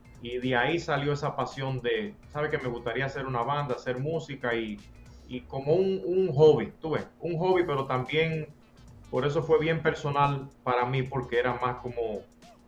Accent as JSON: {"language": "Spanish", "region": "Santo Domingo", "country": "Dominican Republic", "tie": "born or raised there", "said": "yo me crié mi vida entera en Santo Domingo, pero mi familia primordial vive en San Pedro de Macorís, entonces yo todos los fines de semana iba allá y la descendencia de mi familia viene de Padres de las Casas"}